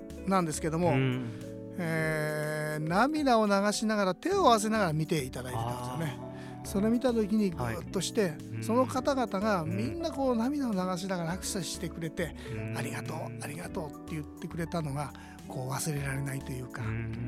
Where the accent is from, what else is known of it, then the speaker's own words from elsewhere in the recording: Miyagi, Japan; やっぱり地元の宮城県の花火業者さんに勤めていたんですけども